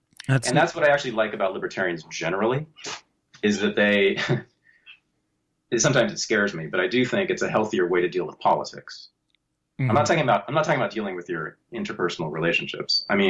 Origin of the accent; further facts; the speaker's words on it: Berkeley, California, United States; You know, I was raised by lefties in Berkeley.